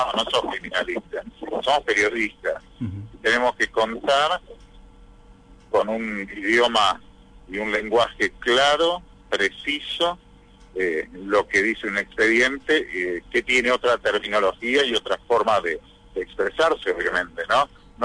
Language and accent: Spanish; Gualeguay, Entre Ríos, Argentina; el asesinato ocurrió en mi pueblo, en Gualeguay, o sea, lo que genera que de las esquinas que están mencionando, las conocés, las caminé siempre